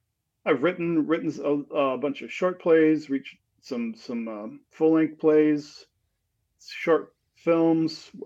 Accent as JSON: {"language": "English", "town": "Oconomowoc", "region": "Wisconsin", "country": "United States", "tie": "born or raised there", "also_born_or_lived": "New York", "moved": "as an adult", "said": "I grew up in Oconomowoc, and when I was, I think 19, I moved out to New York, where I had an older sister"}